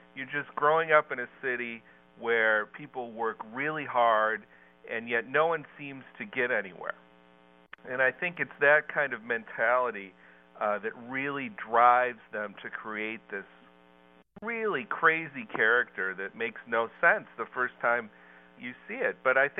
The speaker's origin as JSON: {"language": "English", "town": "Cleveland", "region": "Ohio", "country": "United States", "tie": "born or raised there", "said": "And I was born in Cleveland, not during the Great Depression, but growing up in Cleveland, my dad sold windows"}